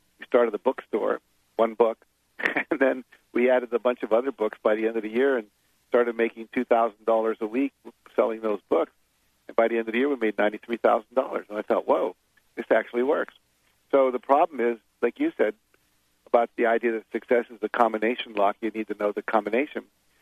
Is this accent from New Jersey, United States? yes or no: no; West Virginia, United States; I grew up in West Virginia.